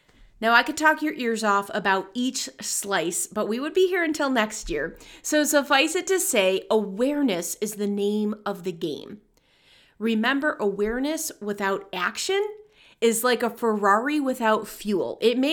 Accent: Rochester, New York, United States; I had the honor of presenting at the Golisano Institute for Business and Entrepreneurship in my hometown, Rochester, New York.

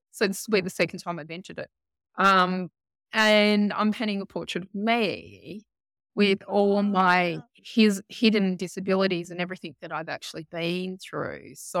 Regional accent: Geelong, Victoria, Australia; I'm from Geelong, Victoria.

